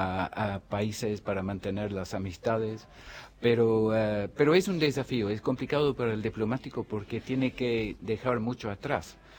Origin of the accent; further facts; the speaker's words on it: Ireland; Spanish is a second language; empecé con el italiano, el francés y el irlandés también, claro, que es nuestro primer idioma, el gaélico